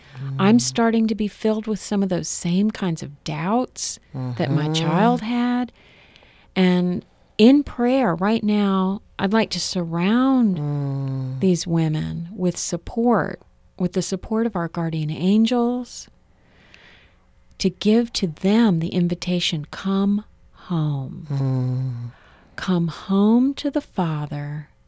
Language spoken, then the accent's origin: English; Ireland; I'm Irish